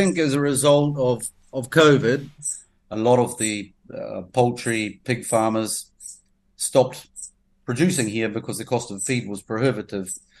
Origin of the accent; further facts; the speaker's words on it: Northland, New Zealand; now in Grenada; born in Paparoa at the foothill of the Brunduins, basically on the road out to Dargaville, the first town. I grew up on a farm. We were sheep and beef farmers in an area that was predominantly dairy.